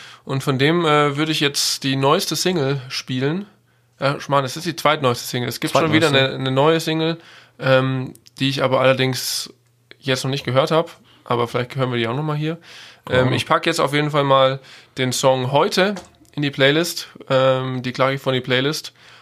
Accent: Germany; aus meiner Heimat, aus Deutschland, dem Bereich Augsburg

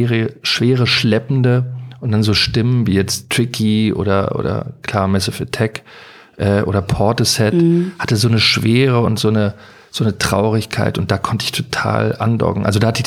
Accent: Berlin, Germany; in Berlin-Marienfelde, in Tempelhof, da wo ich aufgewachsen bin

